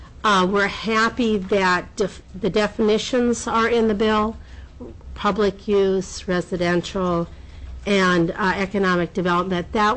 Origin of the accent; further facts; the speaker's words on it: Juneau, Alaska, United States; I am from Juneau. I'm with Powell Realty in Juneau.